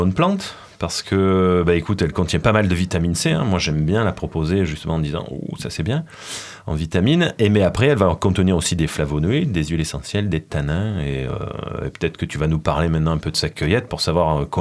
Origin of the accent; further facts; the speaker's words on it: Provence-Alpes-Côte d'Azur, France; les amandes de Provence, mon pays d'origine.